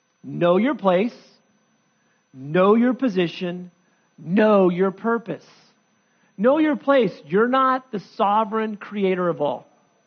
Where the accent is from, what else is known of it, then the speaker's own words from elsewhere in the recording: United States; I'm a grumbler. I'm a complainer. I'm an American.